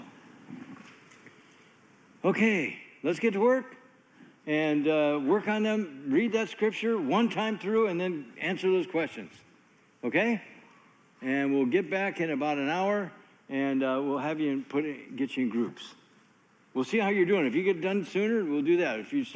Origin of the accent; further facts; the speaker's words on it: Michigan, United States; born there; moved away; My wife was born in California. I was born in Michigan, so. Yeah, Michigander. Moved to California in 1964. So my mom could get a job. Couldn't get one in Michigan.